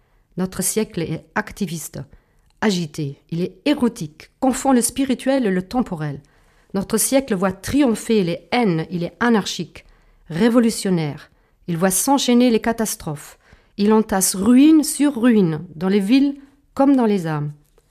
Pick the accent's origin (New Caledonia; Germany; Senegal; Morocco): Germany; French is a second language; now in Chartres, France; Je suis allemande et je suis à Chartres depuis de longues années.